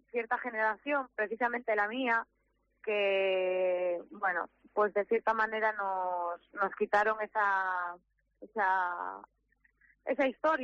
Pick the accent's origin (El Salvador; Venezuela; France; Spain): Spain; Boal, Asturias; Sí, bueno, nosotros somos de la zona, ¿eh? Yo soy de Boal, Pablo es de Serandina, mi hermana también es de Boal.